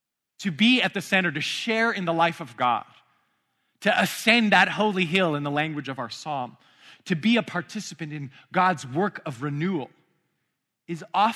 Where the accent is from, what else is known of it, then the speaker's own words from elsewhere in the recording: Pacific Northwest, United States; And I'm from the Pacific Northwest, so I feel the pull of moving to the Pacific Northwest.